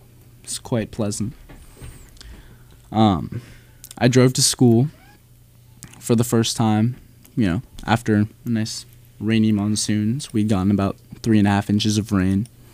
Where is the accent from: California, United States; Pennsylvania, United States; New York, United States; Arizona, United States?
Arizona, United States; Tucson; I'm from Tucson, Arizona, by the way. I'm used to the warmth